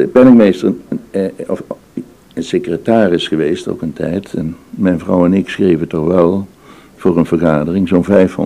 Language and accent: Dutch; Papua, Indonesia; Ik kwam uit Nieuw-Guinea en ik was gewend om op zondagmiddag naar het voetballen te gaan kijken.